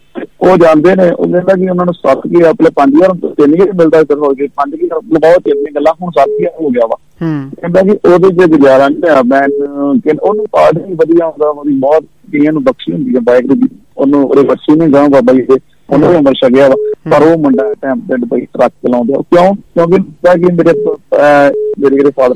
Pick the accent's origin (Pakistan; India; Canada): India; Mughal Chak, Punjab; ਮੇਰਾ ਜਿਵੇਂ ਮੇਰਾ ਪਿੰਡ ਇੱਥੇ ਜਾਏਗਾ ਮੁਗਲ ਚੱਕ ਬਣੂਆ, ਤਰਨ ਤਾਰਨ ਮੁਗਲ ਚੱਕ ਬਣੂਆ